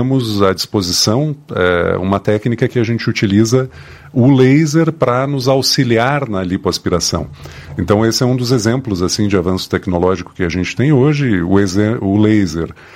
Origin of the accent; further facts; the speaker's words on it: Rio Grande do Sul, Brazil; Nós somos de uma região, nós somos gaúchos, tomamos bastante chimarrão